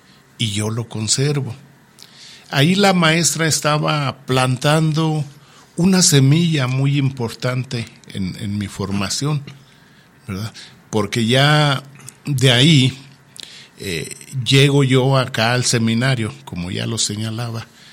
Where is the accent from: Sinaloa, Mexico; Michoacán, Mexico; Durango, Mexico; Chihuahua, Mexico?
Durango, Mexico; Coneto de Comonfort; born there; Yo nací en Coneto de Comonfort, Durango